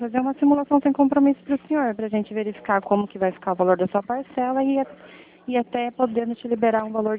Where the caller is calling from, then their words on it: Foz do Iguaçu, Paraná, Brazil; Não, eu sou aqui de Foz do Iguaçu, Paraná.